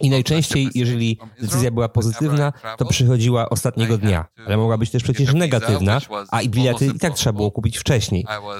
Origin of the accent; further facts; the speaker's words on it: Poznań, Greater Poland Voivodeship, Poland; Jako typowy poznaniak oczywiście od razu pytam o cenę